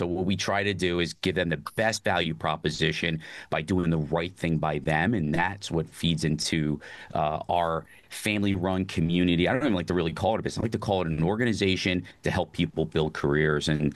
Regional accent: Trenton, New Jersey, United States; I'm oldest of four, lived right outside of Trenton, New Jersey.

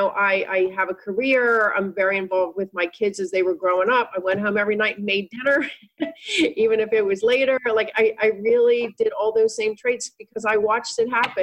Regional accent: Pittsburgh, Pennsylvania, United States; I'm from Pittsburgh.

